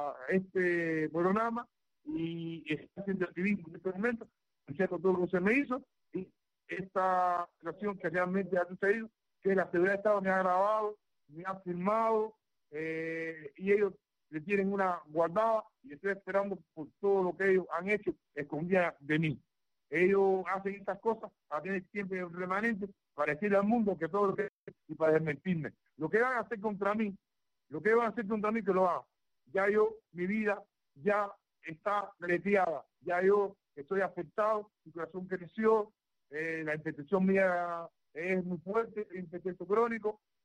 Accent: Cuba; he dado paso frente como un cubano

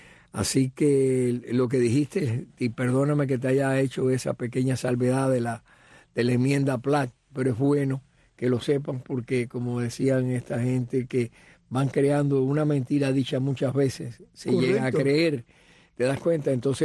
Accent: Antilla, Holguín, Cuba; René Ramos Latour es de mi pueblo, de Antilla.

